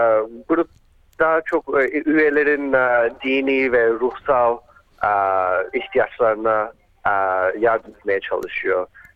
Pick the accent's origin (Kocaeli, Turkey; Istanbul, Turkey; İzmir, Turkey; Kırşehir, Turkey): Istanbul, Turkey; also born or lived in Side; Side'de doğdum ve İstanbul'da ilkokulu bitirdim. Uzun zamandır pek Türkçe konuşmuyorum.